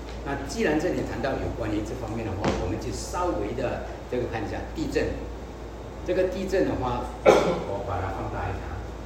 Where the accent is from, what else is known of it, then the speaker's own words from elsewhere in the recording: Kuala Lumpur, Federal Territory of Kuala Lumpur, Malaysia; 我来自差不多 KL 的这个地方，吉隆坡的这个地方